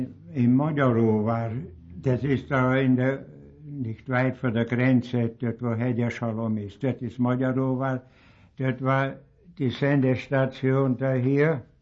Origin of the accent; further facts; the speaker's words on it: Sopron, Győr-Moson-Sopron, Hungary; Naja, ich bin in Ödenburg geboren, nicht wahr? Auch meine Eltern und Großeltern, alles, wir sind Ödenburger, nicht wahr?